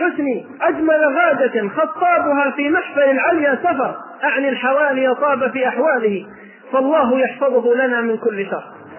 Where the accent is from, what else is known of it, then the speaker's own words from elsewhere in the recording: Abha, Asir, Saudi Arabia; فنحن أبناء الجنوب في أبها وما جاور أبها